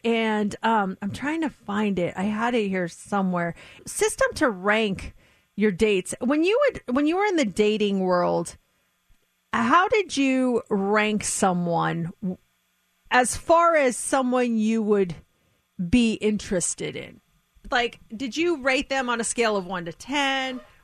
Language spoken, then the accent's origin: English; Colorado, United States; Colorado, my home state, the largest gathering of people wearing false mustaches.